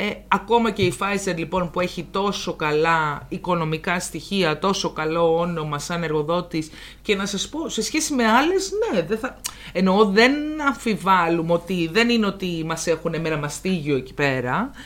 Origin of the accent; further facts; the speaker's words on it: Athens, Attica, Greece; να μην νομίζει ότι εμείς είμαστε οι Αθηναίοι